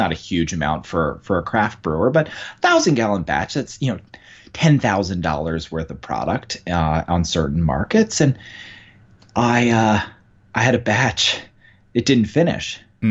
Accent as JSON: {"language": "English", "town": "Wilmington", "region": "Delaware", "country": "United States", "said": "long before I was … from Wilmington, Delaware"}